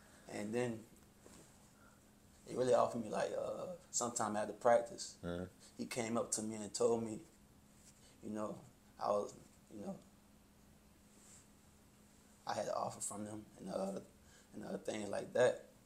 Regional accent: New Orleans, Louisiana, United States; My dad, you know, I'm from New Orleans, and they had Hurricane Katrina, and most of my family had moved out there after that.

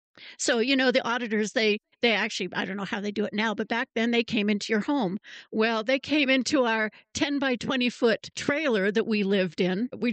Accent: California, United States; also born or lived in Canada; So I grew up in California, although I'm Canadian, but we emigrated to California when I was young. Beautiful place to grow up back in the 60s and 70s. But I met my husband there, and we moved to Idaho.

